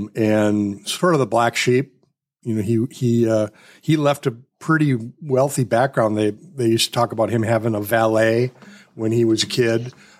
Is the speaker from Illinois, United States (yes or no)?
no; Milwaukee, Wisconsin, United States; No, I grew up in Milwaukee.